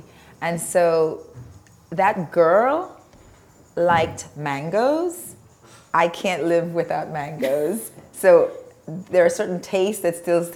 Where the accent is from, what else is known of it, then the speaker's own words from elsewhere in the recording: Grenada; So I grew up in Grenada, which is still the most beautiful place in the world to me.